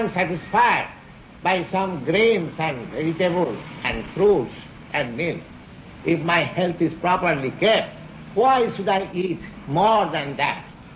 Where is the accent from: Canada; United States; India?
India; English is a second language